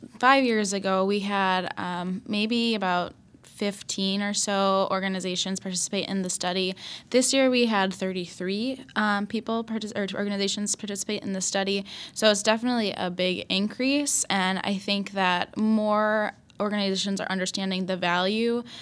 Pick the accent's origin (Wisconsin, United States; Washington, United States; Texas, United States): Wisconsin, United States; La Crosse; So I grew up in La Crosse. So I've been in and out for 26 years now.